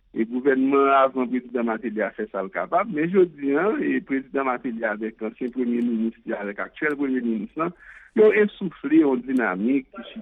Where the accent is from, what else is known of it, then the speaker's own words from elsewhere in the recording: Haiti; nous sommes des Haïtiens